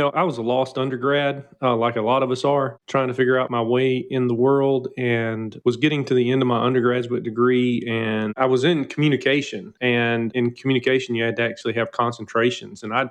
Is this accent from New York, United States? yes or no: no; Alabama, United States; I'm originally from Alabama, so I really haven't strayed too far.